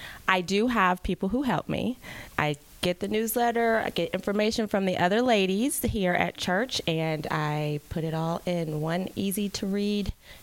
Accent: Indianapolis, Indiana, United States; I am originally from Indiana.

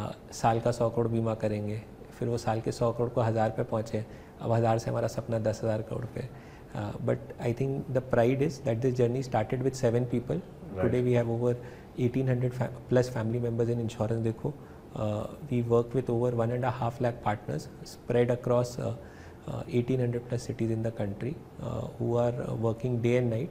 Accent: Kolkata, West Bengal, India; पिताजी पढ़ाई करने के लिए बॉम्बे गए थे, फिर उसके बाद वो कलकत्ता में सेटल हो गए थे. मेरा बचपन कलकत्ता में बीता है. एक मध्यम वर्गीय परिवार से हूँ मैं. सो एक typical middle class family roots

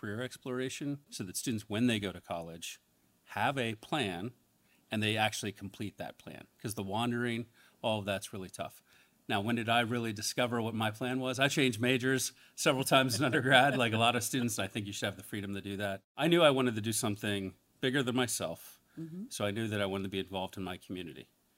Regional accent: Columbus, United States; Growing up in Columbus, I also wanted to get as far away from my parents as I could.

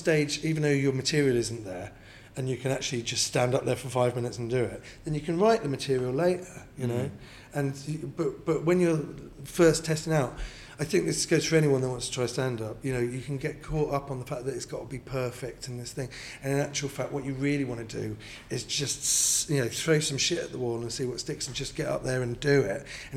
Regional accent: London, United Kingdom; accent: Cockney; So I'm a Cockney.

